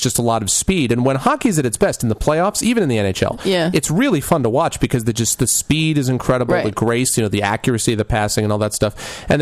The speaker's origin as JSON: {"language": "English", "town": "Hartford", "region": "Connecticut", "country": "United States", "tie": "born or raised there", "said": "And I grew up in Hartford"}